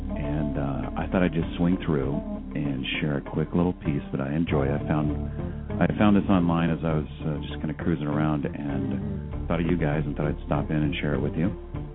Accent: San Jose, California, United States; I grew up in San Jose, and I still go back there and frequent some of these establishments.

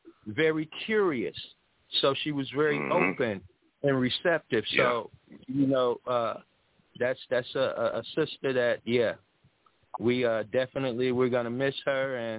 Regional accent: Florida, United States; I was happened to be born in Florida. But again, yeah, I'm originally from the South.

